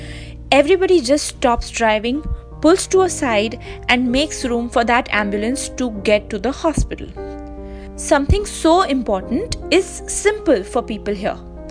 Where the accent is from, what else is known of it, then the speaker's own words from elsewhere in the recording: India; I am from India